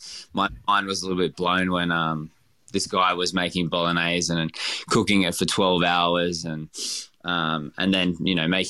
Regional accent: Queensland, Australia; Growing up in Queensland and stuff, it was like we were pretty, a really working class family.

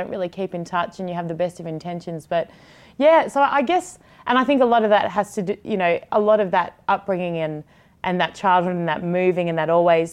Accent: Canberra, Australian Capital Territory, Australia; born there; So I was born in Canberra, actually, so I always consider myself a Canberra girl, but went to 16 different schools, so moved all over

